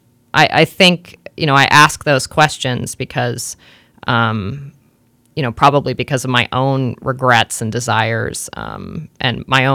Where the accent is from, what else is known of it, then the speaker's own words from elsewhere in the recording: Spokane, Washington, United States; Not me. I grew up in Spokane. There are rapists and serial killers and pedophiles on most street corners in Spokane.